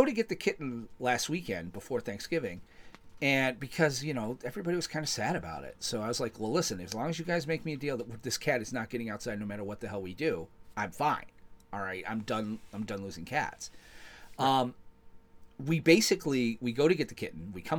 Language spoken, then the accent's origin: English; New York, United States; we decided that we wanted to go to my wife's favorite place to go when we go to my hometown, Casa Lager Winery. And while we were there, I forget where I was going with that. Oh shit! They were selling grape pies. So grape pie is a delicacy from Western New York.